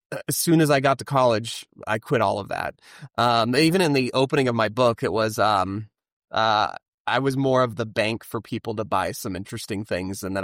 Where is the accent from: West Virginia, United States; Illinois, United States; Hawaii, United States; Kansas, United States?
Kansas, United States; Topeka; I grew up in Topeka, Kansas, which great. I'm glad I'm not there. It's a great place to grow up.